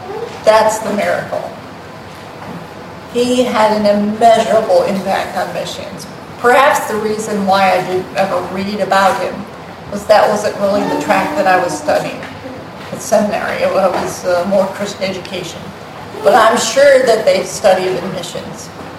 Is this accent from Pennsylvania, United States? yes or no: no; Ohio, United States; I grew up in Ohio. We had all the old cemeteries everywhere.